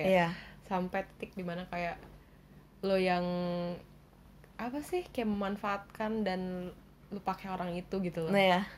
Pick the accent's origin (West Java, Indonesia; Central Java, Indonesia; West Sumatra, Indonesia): West Java, Indonesia; Depok; karena kita dulu dari Depok ya, dan Depok itu kan kayak hasilnya kota yang dulu tuh ya masih ya desa lah bisa dibilang gitu kan.